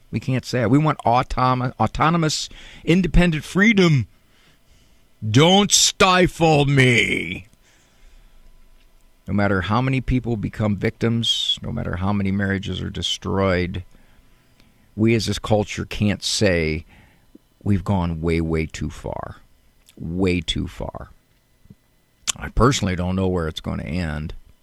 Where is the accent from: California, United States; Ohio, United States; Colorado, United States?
Ohio, United States; Canton; Very familiar with the area. I grew up in Canton.